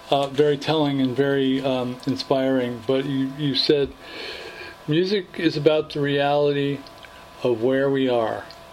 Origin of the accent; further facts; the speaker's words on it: New England, United States; also born or lived in California; now in New York, United States; lived in California for a quarter decade, and then we moved to New York, which is my, you know, I'm from New England.